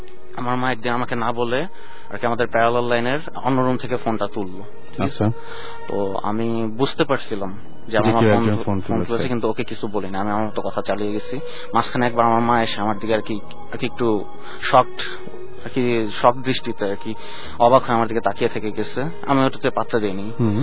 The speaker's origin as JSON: {"language": "Bangla", "town": "Wari", "region": "Dhaka Division", "country": "Bangladesh", "said": "আমি ওয়ারি থেকে।"}